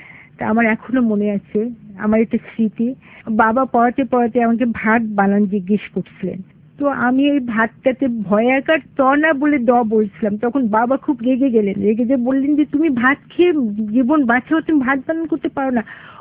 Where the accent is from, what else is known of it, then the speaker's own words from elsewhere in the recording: Bogura, Rajshahi Division, Bangladesh; born there; now in Dhaka, Bangladesh; আমার জন্ম বগুড়ায় চপলুকমানে।